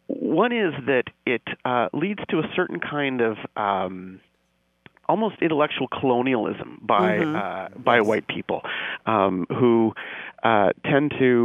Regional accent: Canada; I'm a Canadian sort of looking

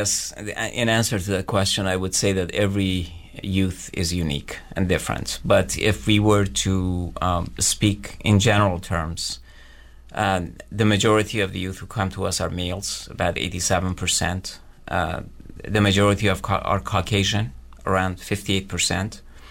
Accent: Iran; moved away as an adult; now in United States; I grew up in Iran. I came here after high school to pursue higher education, and decided to stay primarily because I started a family.

